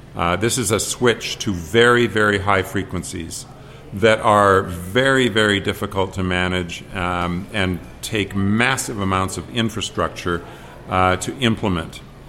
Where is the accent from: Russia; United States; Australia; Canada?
Canada; Ontario; moved away as an adult; Well, I'm originally from Ontario, where I practiced as a naturopathic physician and chiropractor for many years.